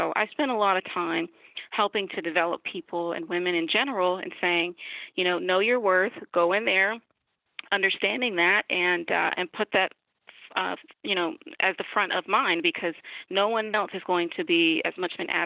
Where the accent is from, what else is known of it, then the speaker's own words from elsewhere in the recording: the South, United States; So I'm a Southerner, and that was my first encounter with winter.